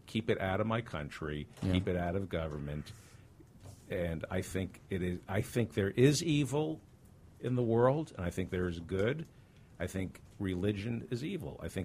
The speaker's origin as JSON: {"language": "English", "town": "Camden", "region": "New Jersey", "country": "United States", "tie": "born or raised there", "said": "I grew up in New Jersey."}